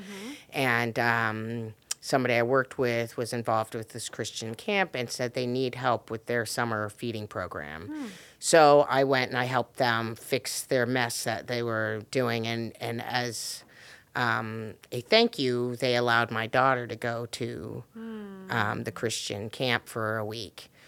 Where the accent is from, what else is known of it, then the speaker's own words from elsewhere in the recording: Cuyahoga Falls, Ohio, United States; I grew up in Cuyahoga Falls. I graduated from Stowe High School.